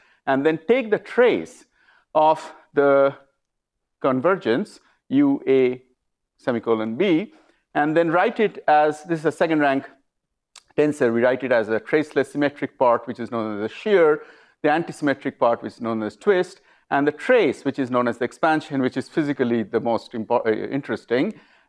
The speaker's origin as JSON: {"language": "English", "town": "Lethbridge", "region": "Alberta", "country": "Canada", "said": "I'm from Lethbridge in Alberta, in Canada"}